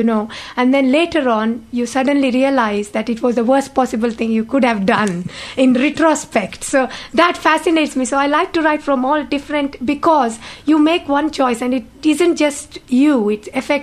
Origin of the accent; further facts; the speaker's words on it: India; And I remember I grew up in India, and it was a very hot day.